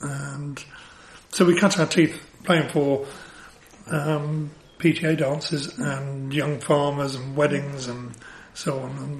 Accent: Bournemouth, South West England, United Kingdom; Well, I was brought up in Bournemouth

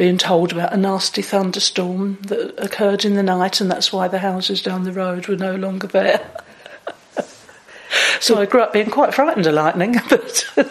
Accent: London, United Kingdom; also born or lived in Hackney; I was born in Hackney in London, within the sound of Bow Bells.

